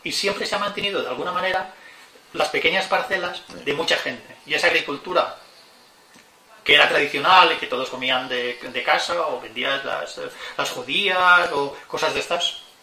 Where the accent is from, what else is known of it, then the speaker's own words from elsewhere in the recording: Vila-real, Valencian Community, Spain; Sí, soy de aquí de Villarreal.